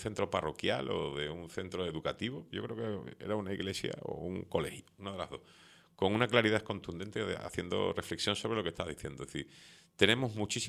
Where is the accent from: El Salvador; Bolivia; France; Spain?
Spain; Menos mal que somos españoles